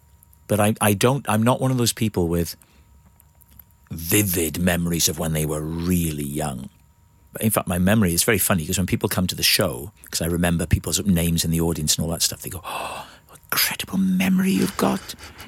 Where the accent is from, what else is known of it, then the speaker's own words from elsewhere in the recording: Wales, United Kingdom; I said, I think we come from North Wales.